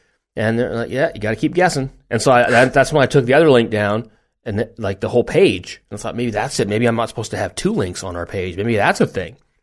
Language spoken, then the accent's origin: English; Canada; Amazon America still works as far as I know, but Amazon Canada, and we're Canadian.